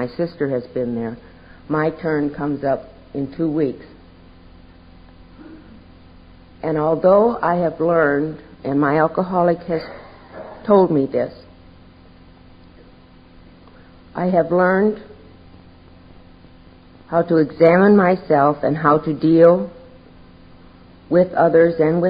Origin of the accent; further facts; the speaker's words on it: Montgomery, Alabama, United States; from Montgomery, Alabama, grateful recovering Al-Anon.